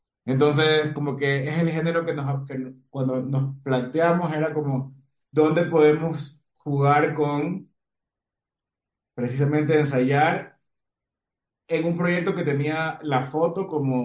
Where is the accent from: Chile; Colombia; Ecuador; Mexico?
Ecuador; Guayaquil, Guayas; now in Quito, Ecuador; yo soy de Guayaquil, pero la vida y el trabajo me trajeron a Quito